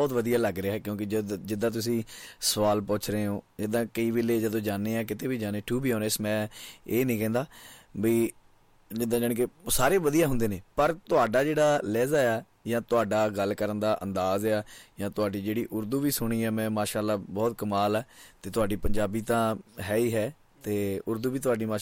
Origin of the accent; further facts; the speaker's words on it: Bhandal Dona, Punjab, India; ਮੇਰਾ ਪਿੰਡ ਹਮੇਸ਼ਾ ਭੰਡਾਲ ਦੋਨਾਂ ਹੀ ਵੱਜੇਗਾ